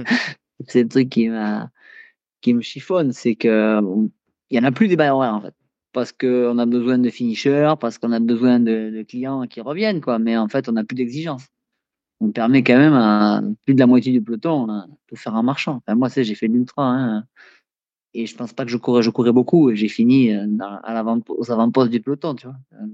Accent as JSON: {"language": "French", "region": "Nouvelle-Aquitaine", "country": "France", "said": "ici chez nous au Pays Basque"}